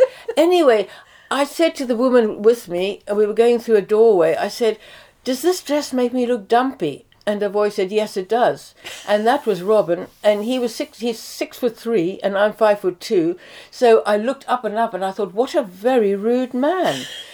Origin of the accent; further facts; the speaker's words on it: Cape Town, Western Cape, South Africa; born there; moved away as an adult; I was born in Cape Town, right. South Africa.